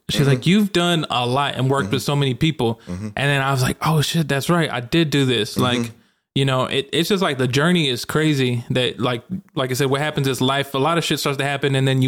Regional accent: Little Rock, Arkansas, United States; So we're from Arkansas. Yeah, and so like Little Rock is like the capital. And like we performed on the River Market. And I'm like, bro, I grew up here.

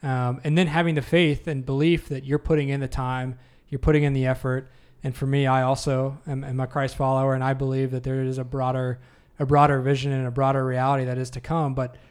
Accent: Chillicothe, United States; I mean, I grew up in Chillicothe, really.

